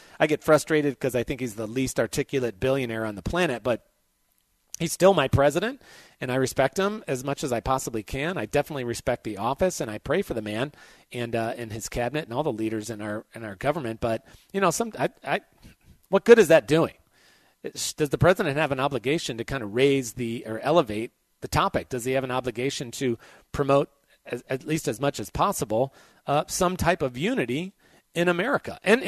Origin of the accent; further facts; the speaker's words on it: United States; As an American, I look at this and go, all right, I can understand boycotting.